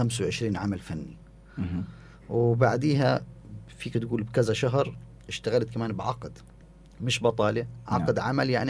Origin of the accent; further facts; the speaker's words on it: Palestine; أنا كإنسان كفنان فلسطيني، يجب كل تفكيري واهتمامي في قضية فلسطين.